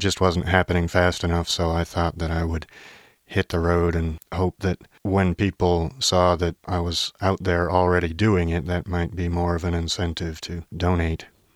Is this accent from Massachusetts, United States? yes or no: yes; Massachusetts, United States; Let's see. I was raised in Massachusetts. I was fairly normal until I started my midlife crisis at age 24.